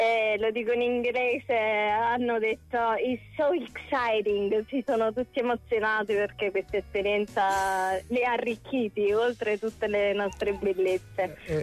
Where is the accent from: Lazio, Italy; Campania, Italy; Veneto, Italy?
Campania, Italy; Agnano; noi siamo di Agnano